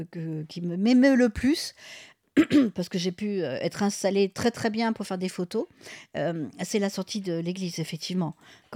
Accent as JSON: {"language": "French", "town": "Lyon", "region": "Auvergne-Rhône-Alpes", "country": "France", "accent": "Lyonnais", "said": "Et là, je reprends mon accent de lyonnais."}